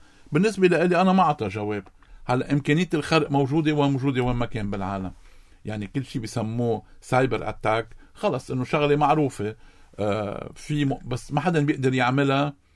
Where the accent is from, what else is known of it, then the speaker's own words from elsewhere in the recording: Lebanon; كلبنانيين